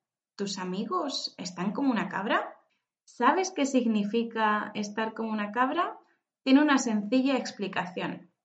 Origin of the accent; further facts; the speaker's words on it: Spain; now in China; soy profesora de español. Además, soy española, pero mi amor por los viajes y por conocer otras culturas me han llevado hasta China. En la actualidad, vivo y trabajo enseñando español aquí, en el gigante asiático.